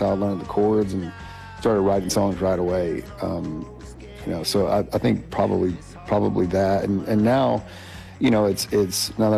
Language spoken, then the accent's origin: English; South Carolina, United States; And honestly, I grew up in South Carolina